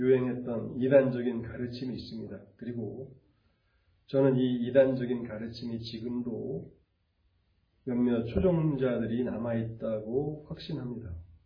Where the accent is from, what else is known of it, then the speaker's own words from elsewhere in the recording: Gyeonggi Province, South Korea; 저는 고향이 경기도인데